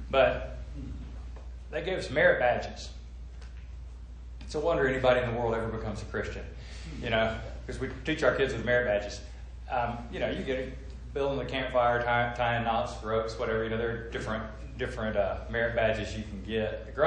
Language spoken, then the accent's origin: English; the South, United States; You know, I'm a Southerner. You may not have known that. But we're taught modesty in the South.